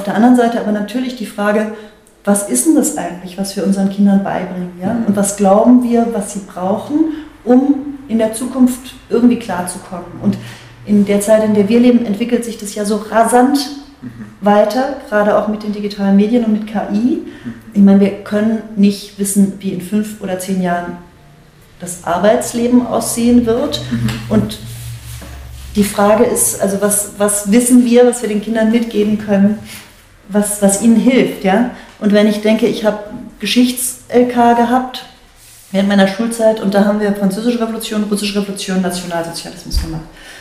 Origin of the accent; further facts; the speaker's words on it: Germany; Und dann fragen die dich, wo kommst du her? Und dann sage ich, ah, Deutschland, Boris Becker, Steffi Graf, das ist natürlich nicht von gestern, kennt keiner mehr, Adolf Hitler, Mercedes-Benz und deutsches Bier.